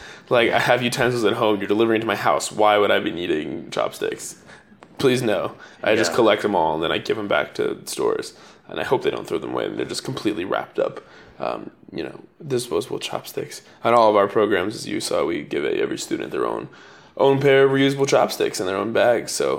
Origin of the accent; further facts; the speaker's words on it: New York City, New York, United States; now in Beijing, China; I mean, I grew up in New York City, and I had never been to the Empire State Building or Statue of Liberty until my cousins came and visited.